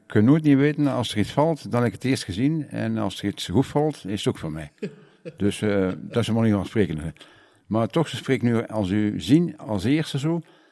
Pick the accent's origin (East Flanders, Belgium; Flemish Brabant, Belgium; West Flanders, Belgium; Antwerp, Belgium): East Flanders, Belgium; Ghent; aanvankelijk, we komen eigenlijk van Gent Centrum. En dat noemde we de Veermanstraat. Daar liep het water nog, de Schelde, de naam van de Schelde. En dat was praktisch in het centrum.